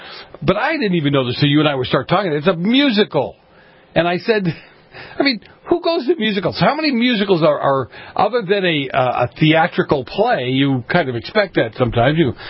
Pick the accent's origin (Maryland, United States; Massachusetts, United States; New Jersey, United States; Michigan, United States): Massachusetts, United States; Boston; Growing up in Boston, they had the train stations, right?